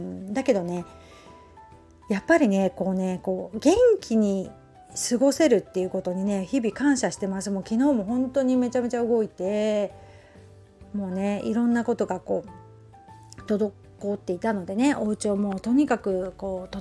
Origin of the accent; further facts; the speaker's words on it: Shizuoka, Japan; 私も静岡人なので緑茶も好きですし